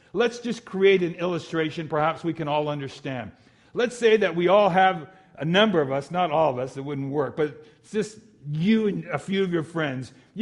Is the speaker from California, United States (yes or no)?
yes; California, United States; I'm from Southern California. I understand waves and violence.